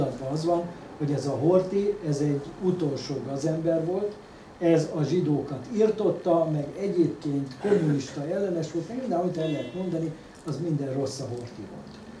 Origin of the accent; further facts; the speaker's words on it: Hungary; és akkor mondtuk, hogy Jeszten Vengzsi, tehát mi magyarok vagyunk.